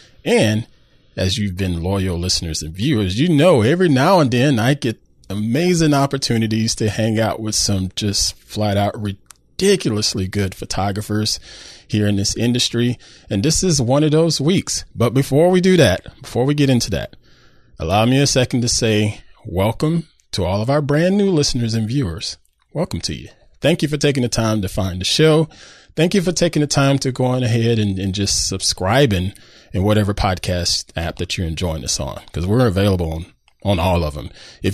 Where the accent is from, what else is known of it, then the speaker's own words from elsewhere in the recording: South Carolina, United States; accent: Southern drawl; now in Petaluma, United States; I'm a Carolina man. I'm sure you can tell from my Southern drawl. But I grew up in South Carolina